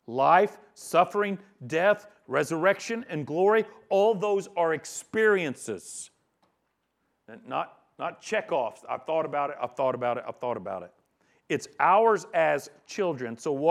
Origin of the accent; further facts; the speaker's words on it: United States; I'm an American, so I don't care.